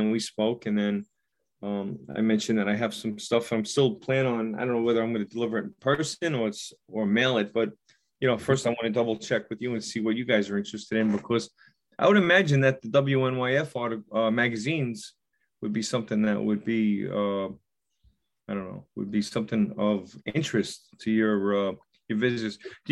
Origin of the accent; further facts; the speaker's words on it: Queens, New York, United States; I grew up in Woodside in Queens, and they were up on Queens Boulevard, 64th Street